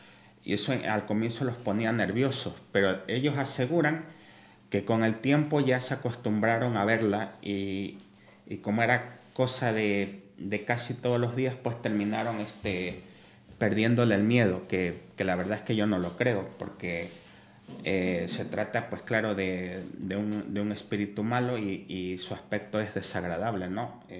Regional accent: Ecuador; sobre una cabaña que hay en un bosque de Quito, ¿no? En mi país

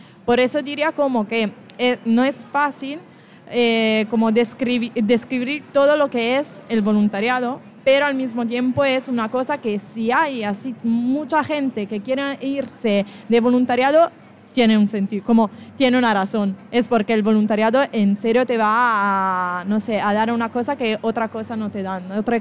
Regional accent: Italy; Spanish is a second language; now in Spain; Esto también para mí, como yo soy italiana y estar en España, bueno, italiano y español es un poco parecido

